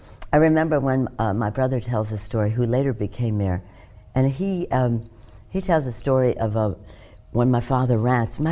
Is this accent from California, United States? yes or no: no; Baltimore, Maryland, United States; Well, when I was born, my father was in Congress from Baltimore. And when I was 7 years old, in first grade, he became the mayor of Baltimore.